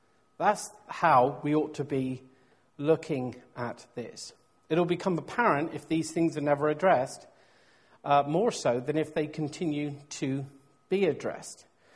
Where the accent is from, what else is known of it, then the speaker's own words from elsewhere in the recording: South West England, United Kingdom; in my home country of Cornwall